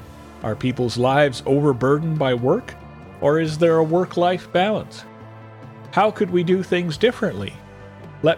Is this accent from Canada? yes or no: yes; Canada; For example, in my home country of Canada